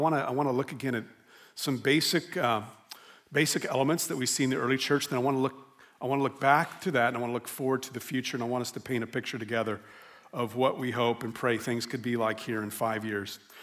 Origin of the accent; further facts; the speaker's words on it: New Mexico, United States; this beautiful landscape oil painting that's been passed down in my family of my home state, a New Mexico landscape.